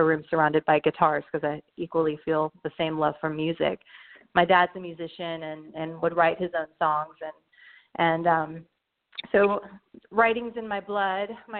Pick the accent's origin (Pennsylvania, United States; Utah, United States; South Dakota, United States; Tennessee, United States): Tennessee, United States; Knoxville; I grew up near Knoxville, Tennessee.